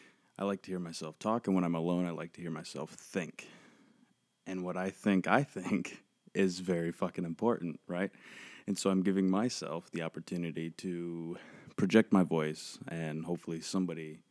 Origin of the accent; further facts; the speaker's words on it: Midwest, United States; now in Los Angeles, United States; I live in California, LA specifically, and I'm originally from Michigan, Indiana, the Midwest area, kind of bounced around there.